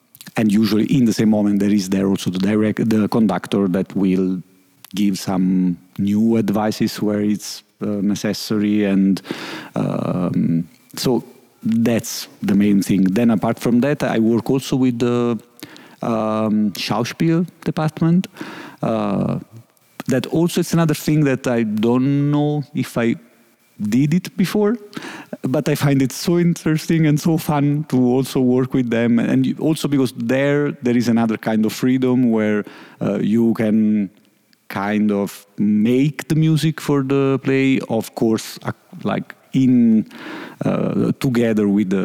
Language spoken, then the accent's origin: English; Naples, Campania, Italy; I'm from Napoli in South Italy.